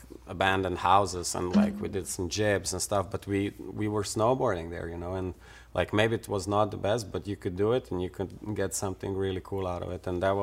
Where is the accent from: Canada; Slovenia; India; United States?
Slovenia; I was from Slovenia. Nobody even knew where Slovenia is, you know.